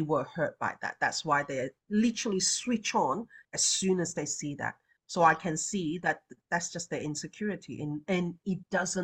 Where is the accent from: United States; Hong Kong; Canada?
Hong Kong; I'm from Hong Kong, so we're very efficient people.